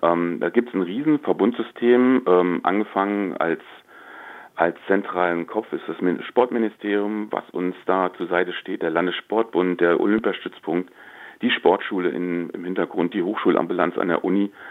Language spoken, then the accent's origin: German; North Rhine-Westphalia, Germany; Ja, ich komme aus dem Ruhrgebiet und da ist, muss man wirklich sagen, da ist Fußball sehr, sehr, sehr dominant.